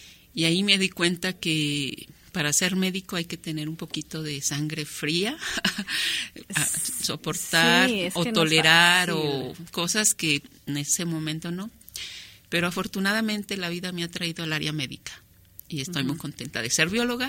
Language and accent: Spanish; Zacatecas, Mexico; born or raised there; also born or lived in Irapuato